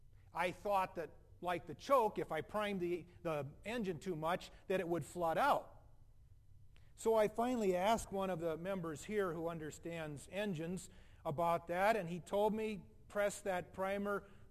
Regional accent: Northeast, United States; accent: Yankee; Until I started to notice that in certain parts of the country where they recognize my Yankee accent, they'd get this little smirk on their face

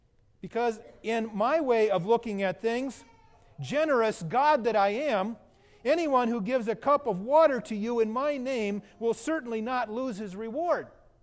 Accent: Oregon, United States; a couple from Portland, Oregon, my home state.

